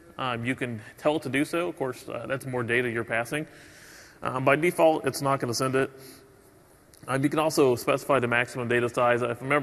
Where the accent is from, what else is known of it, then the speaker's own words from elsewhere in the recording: Texas, United States; because I'm from Texas and we have a lot of that there.